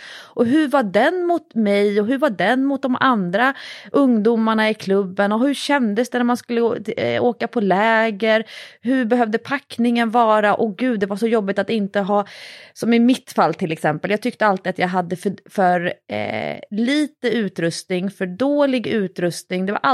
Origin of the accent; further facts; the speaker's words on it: Fisksätra, Stockholm County, Sweden; Jag är ju uppvuxen på Solsidan, men jag är också uppvuxen i Fisksätra